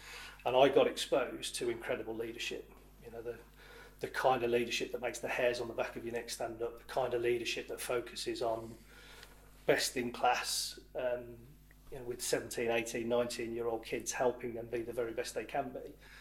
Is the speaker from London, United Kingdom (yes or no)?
no; Bromsgrove, West Midlands, United Kingdom; just down the road in my hometown in Bromsgrove